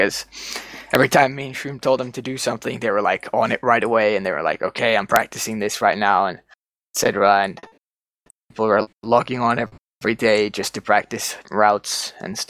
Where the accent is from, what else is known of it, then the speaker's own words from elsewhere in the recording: Finland; English is a second language; I'm from Finland, so we're not native, but we speak English better than Spanish.